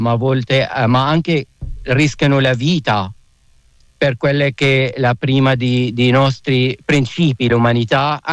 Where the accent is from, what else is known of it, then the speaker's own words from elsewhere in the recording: Syria; dalla Siria, dalla guerra in Siria, che è il mio paese di origine.